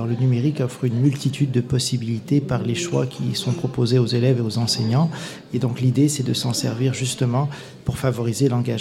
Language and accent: French; Montreal, Quebec, Canada; qui vient de là où je viens, de Montréal